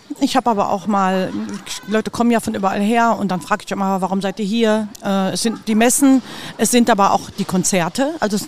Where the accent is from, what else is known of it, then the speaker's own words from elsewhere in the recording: Hamm, North Rhine-Westphalia, Germany; Ich komme aus einer Weinfamilie. Bei uns zu Hause gab es kein Bier. Ich komme aus Hamm und meine Eltern waren immer an der Mosel